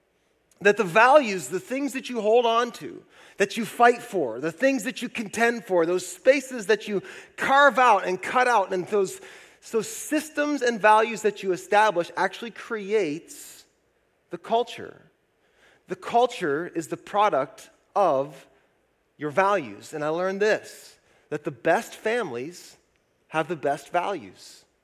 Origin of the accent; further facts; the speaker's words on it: Marysville, United States; I took a minute to drive down my old family street where I grew up in Marysville